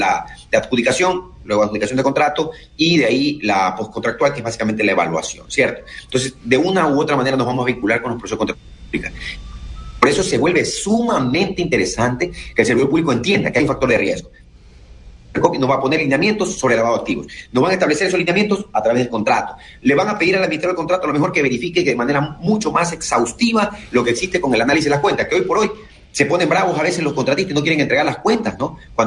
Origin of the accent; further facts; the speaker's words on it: Ecuador; no es que aquí en el Ecuador somos la mamá de Tarzán y nos creamos todo